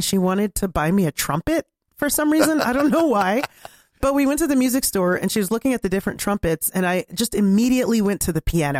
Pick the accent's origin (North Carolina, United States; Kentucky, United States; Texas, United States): North Carolina, United States; also born or lived in New York / Pennsylvania; I grew up in North Carolina and a combination of upstate New York, Pennsylvania, and North Carolina.